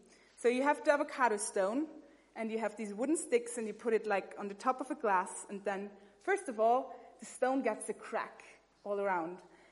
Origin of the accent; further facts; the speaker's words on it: Austria; English is a second language; And even though I am from Austria and farming is a big deal there, I have no idea about it.